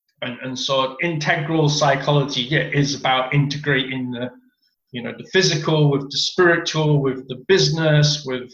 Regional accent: Barnsley, Yorkshire and the Humber, United Kingdom; born there; So originally I'm born from Barnsley, a small mining town in the north of England

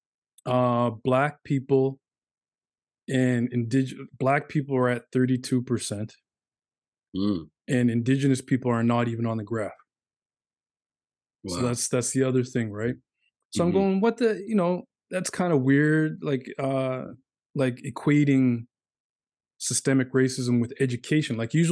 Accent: Canada; now in Australia; I'm Canadian

